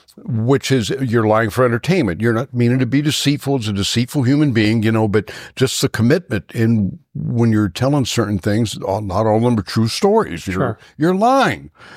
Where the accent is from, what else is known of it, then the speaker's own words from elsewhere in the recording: Ohio, United States; And I was from Ohio.